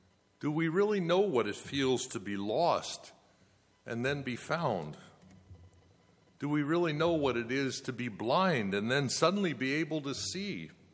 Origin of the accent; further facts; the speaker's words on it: Pottstown, Pennsylvania, United States; When I grew up in Pottstown, Pennsylvania, the whole church was my relatives.